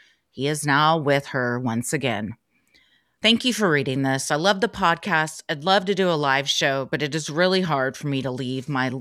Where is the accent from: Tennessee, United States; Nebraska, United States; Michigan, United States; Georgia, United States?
Georgia, United States; owned a bookstore in my hometown. It was called Candlewick Bookshop. When they moved from Douglasville, Georgia, up to the butthole of North Georgia, she opened this bookstore.